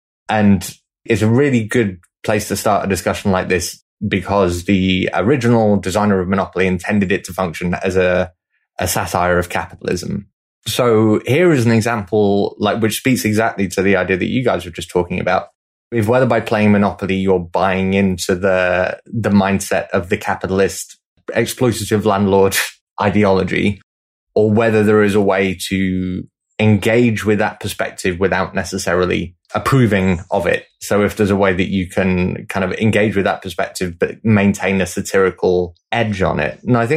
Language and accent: English; Leeds, Yorkshire and the Humber, United Kingdom; from Leeds in the UK.